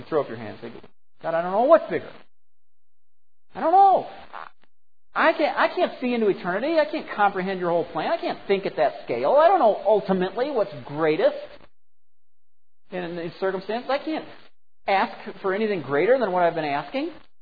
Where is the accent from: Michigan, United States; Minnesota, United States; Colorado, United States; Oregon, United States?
Colorado, United States; Boulder; I grew up in Boulder. I'd walk up Darley Street, which goes west.